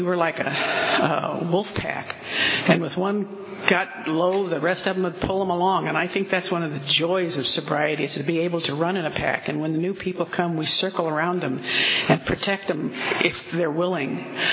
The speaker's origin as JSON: {"language": "English", "town": "Fresno", "region": "California", "country": "United States", "tie": "born or raised there", "said": "And I was born in Fresno, raised in Fresno, got drunk in Fresno, got sober in Fresno."}